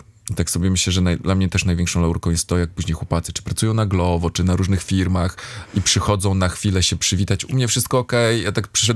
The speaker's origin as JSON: {"language": "Polish", "town": "Gdańsk", "region": "Pomeranian Voivodeship", "country": "Poland", "said": "ja jestem fanem Gdańska. I jestem z Gdańska."}